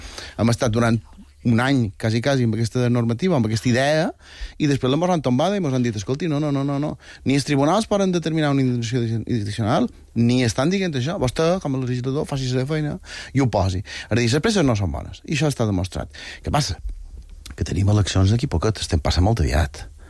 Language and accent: Catalan; Balearic Islands, Spain; I jo som, no sé si som molt mallorquí o som molt d'aquí.